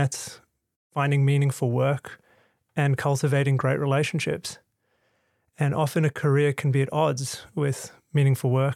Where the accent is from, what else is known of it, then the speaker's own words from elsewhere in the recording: Sydney, New South Wales, Australia; growing up in Sydney with loving families.